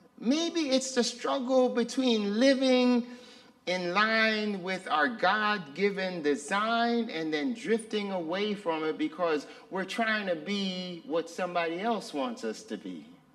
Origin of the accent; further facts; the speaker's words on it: Jamaica; I'm from Jamaica, and I got beat and rhythm in my bones